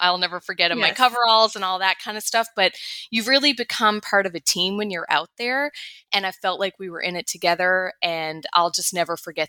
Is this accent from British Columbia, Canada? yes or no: no; St. John's, Newfoundland and Labrador, Canada; So I am from St. John's, Newfoundland, Canada, which is East Coast Canada.